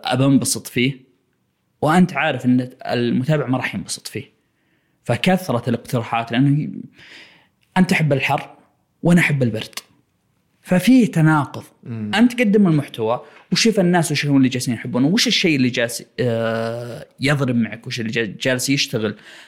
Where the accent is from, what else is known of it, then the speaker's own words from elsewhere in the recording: Saudi Arabia; إحنا سعودية نأخذ شيء ونحطه في مكان ثاني